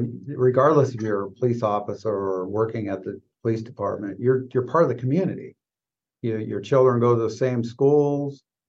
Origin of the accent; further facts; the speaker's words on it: Sitka, Alaska, United States; growing up in Sitka, becoming a police officer there, and then having to help police the community with the people I grew up